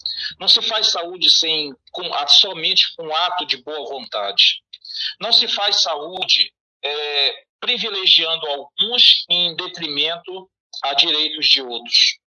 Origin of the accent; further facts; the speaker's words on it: Pará, Brazil; now in Codó, Brazil; eu não sou maranhense, eu sou paraense, mas estou aqui há 22 anos